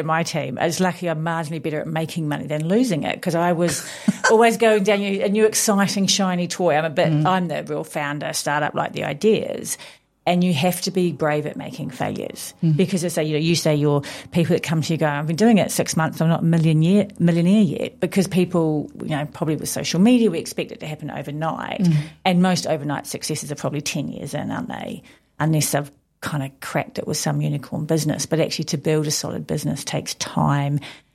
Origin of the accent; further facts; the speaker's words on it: East of England, United Kingdom; I'm from Essex.